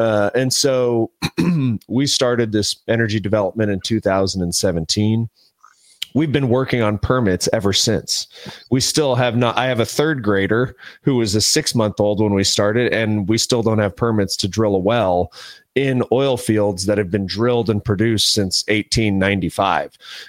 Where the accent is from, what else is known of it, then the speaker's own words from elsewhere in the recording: San Diego, California, United States; Don't worry. I'm from San Diego.